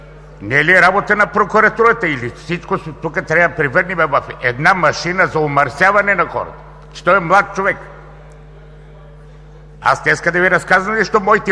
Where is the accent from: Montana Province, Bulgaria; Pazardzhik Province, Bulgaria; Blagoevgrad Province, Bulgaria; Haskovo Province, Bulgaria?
Haskovo Province, Bulgaria; Dimitrovgrad; born there; аз съм роден в Димитровград. Рода ми е от Хасково, от Хасковско, и Хасково не ми е безразличен град.